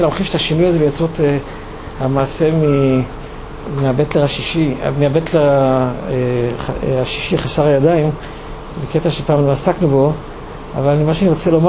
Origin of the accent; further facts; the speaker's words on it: Jerusalem, Jerusalem District, Israel; כי אני ירושלמי, נולדתי בירושלים, כל חיי הייתי בירושלים